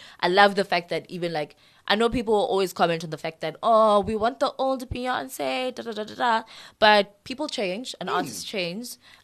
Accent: South Africa; I'm South African, colored woman.

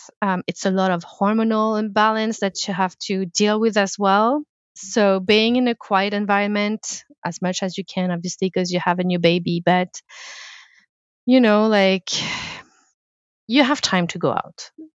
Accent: France; And France, I mean, I come from France and I've always thought that we were in a good place in France.

